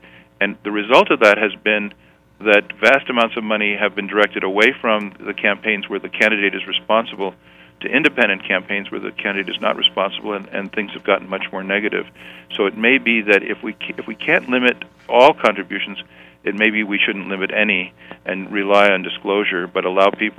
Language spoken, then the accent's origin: English; Canada; born there; Well, a lot of people don't know this, but I'm a naturalized citizen myself. I was born in Canada.